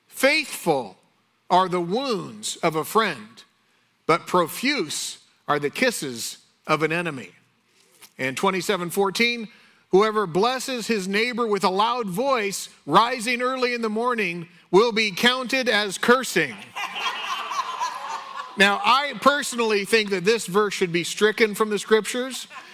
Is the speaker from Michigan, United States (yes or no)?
no; Oceanside, California, United States; where I grew up in Oceanside in Carlsbad